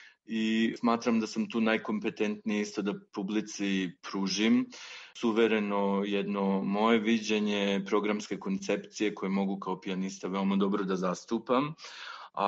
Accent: Bosnia & Herzegovina; Ja sam sam rodom iz Bosne, nikada nisam bio u Vranju.

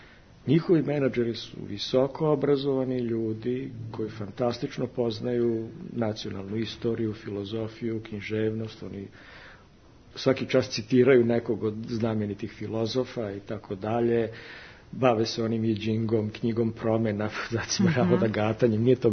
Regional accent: Vojvodina, Serbia; baš kod nas u Vojvodini laka, vid Kineze, kaže, kako su se uzdigli

